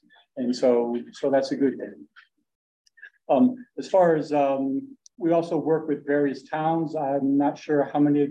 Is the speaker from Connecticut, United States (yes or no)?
yes; Ellington, Connecticut, United States; now in Bolton, United States; I'm actually from Ellington, so I haven't gone too far from home.